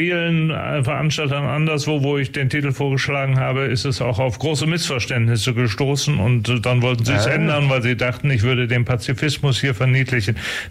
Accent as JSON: {"language": "German", "town": "Cologne", "region": "North Rhine-Westphalia", "country": "Germany", "tie": "born there", "lives_now": "Berlin, Germany", "said": "dann habe ich Journalismus, Volkswirtschaft und Sozialarbeit in Köln, meiner Geburtsstadt, studiert und bin dann 79 nach West-Berlin"}